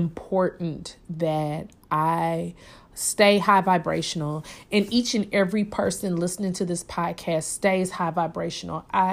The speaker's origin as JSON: {"language": "English", "town": "Kansas City", "region": "Missouri", "country": "United States", "said": "I'm from Kansas City, Missouri. All of my family is from Kansas City, Missouri, for the most part"}